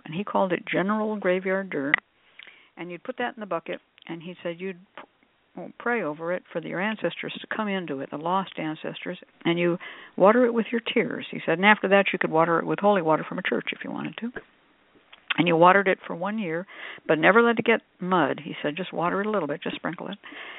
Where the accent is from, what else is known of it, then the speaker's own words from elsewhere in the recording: Berkeley, California, United States; also born or lived in Oakland; I grew up in Berkeley and Oakland, and Oakland had a tremendous number of black churches, including spiritualist churches, whose members had come from Louisiana and East Texas.